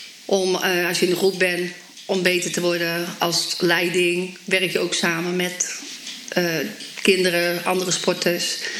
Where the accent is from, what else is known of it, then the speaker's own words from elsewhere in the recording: Sliedrecht, South Holland, Netherlands; Ik kom uit Sliedrecht